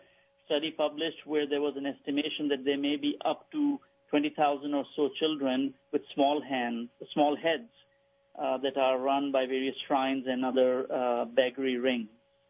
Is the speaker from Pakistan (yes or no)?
yes; Pakistan; moved away as an adult; now in United States; No, actually, I was born in Pakistan. I lived in Pakistan. I came to the United States to study. And then I got a job here, and then I've been here in the United States for about 26, 27 years now.